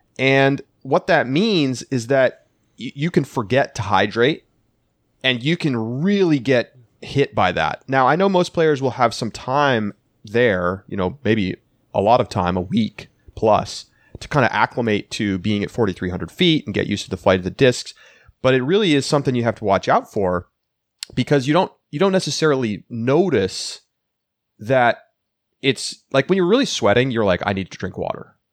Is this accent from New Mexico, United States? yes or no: yes; Albuquerque, New Mexico, United States; I grew up in Albuquerque. I know what the altitude is like. I know what the heat is like.